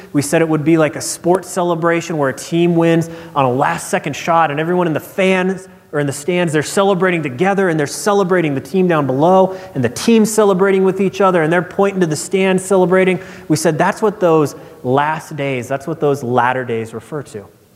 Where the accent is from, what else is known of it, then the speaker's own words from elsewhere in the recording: Nebraska, United States; That's a little tough for me because I grew up in Nebraska. I grew up in West Nebraska and rural Nebraska.